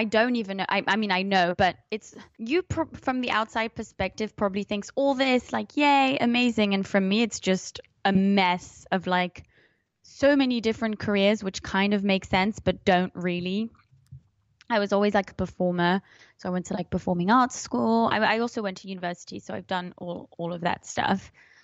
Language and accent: English; Switzerland; I was born English because my dad is English. I grew up in Switzerland. I became Swiss when I was about 21. So that makes me half English, half Swiss. But I speak English and French 50-50 because I grew up in Switzerland